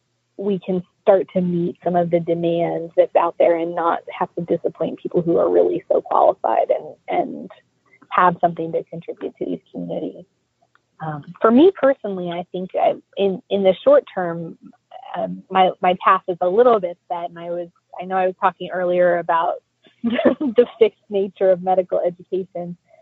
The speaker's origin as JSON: {"language": "English", "region": "West Virginia", "country": "United States", "said": "I'm a kid from West Virginia. I would love to, it would of course be a dream to take a program like this back home."}